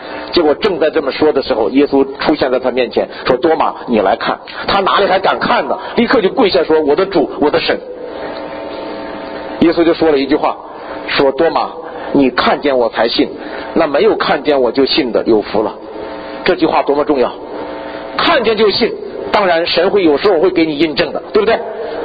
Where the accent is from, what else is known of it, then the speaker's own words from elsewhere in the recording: China; 我们大陆人就喜欢辩论啊，我也是学哲学的，